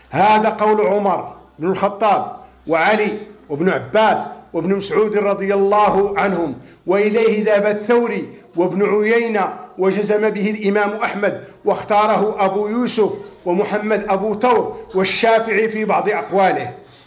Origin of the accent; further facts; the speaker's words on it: Morocco; وبه يعمل عندنا في المغرب